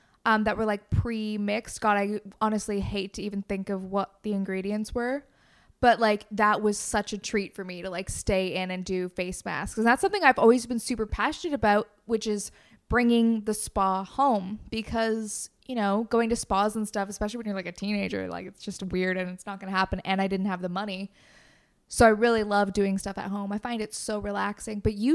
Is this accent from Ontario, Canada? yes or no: yes; Waterloo, Ontario, Canada; I grew up in Waterloo, Ontario, represent. And mom grew up here and I grew up here, obviously.